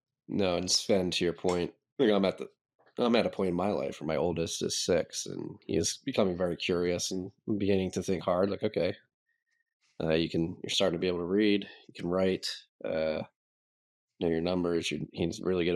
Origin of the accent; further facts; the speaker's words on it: Pennsylvania, United States; Josh Shapiro, governor of the state that I live in, my home state, pushing back, suing the federal government